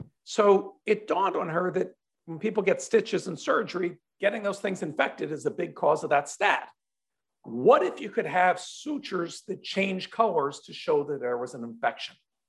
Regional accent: Philadelphia, Pennsylvania, United States; If you would have told me growing up in Philadelphia that dozens of my friends would become self-made billionaires

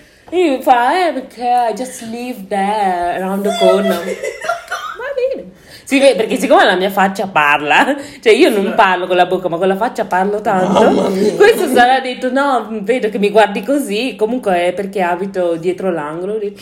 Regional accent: Senegal; Non sono in italiano, sono senegalese.

